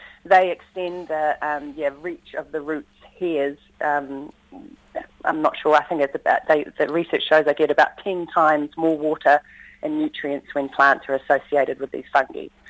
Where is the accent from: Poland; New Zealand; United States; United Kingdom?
New Zealand; So, yeah, from a personal level, as a New Zealander, I would want nothing to do with supporting that trade.